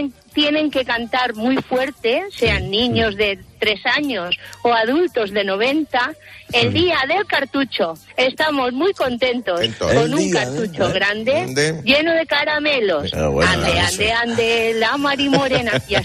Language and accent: Spanish; Santa Pola, Valencian Community, Spain; Mi pueblo es Santa Pola, Alicante, Santa Pola, un pueblecito marinero.